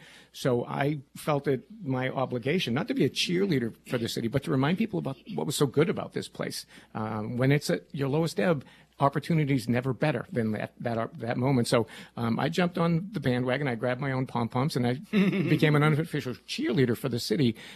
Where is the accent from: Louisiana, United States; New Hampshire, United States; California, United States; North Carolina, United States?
New Hampshire, United States; Manchester; things that we've all done growing up in Manchester together, because that people could identify with that.